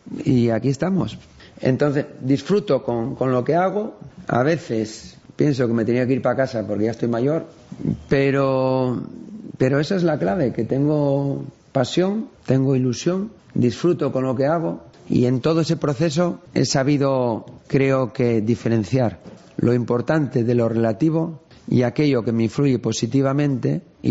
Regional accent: Asturias, Spain; soñaba con ser futbolista profesional en mi equipo de donde soy, de Asturias y el Sporting.

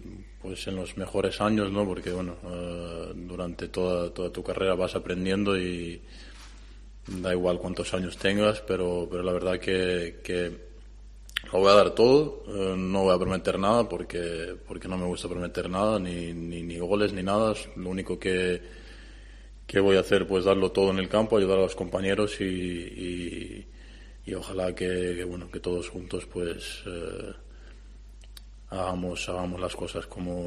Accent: Belgrade, Serbia; Spanish is a second language; now in Spain; estaba en Belgrado, en mi país, en Serbia, estaba entrenando allí dos veces al día

